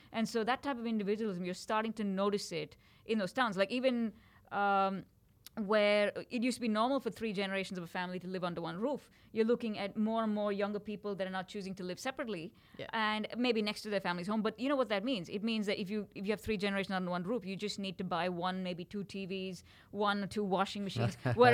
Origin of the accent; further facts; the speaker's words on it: India; I'm from India